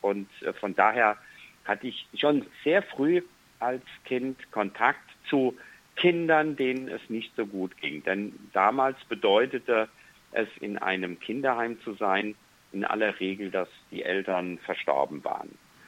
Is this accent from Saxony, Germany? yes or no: no; Mainz, Rhineland-Palatinate, Germany; ich bin in Mainz groß geworden. Ich bin in einem dem damaligen städtischen Kinderheim von Mainz groß geworden, aber nicht als Kind in diesem Kinderheim